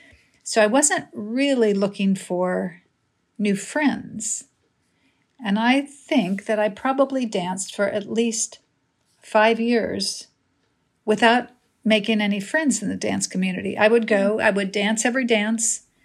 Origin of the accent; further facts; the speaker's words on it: Illinois, United States; No, I grew up in the Midwest. I grew up in small town Illinois. So St. Louis wasn't that far to go for school. I went there for school and then stayed to work for a few years.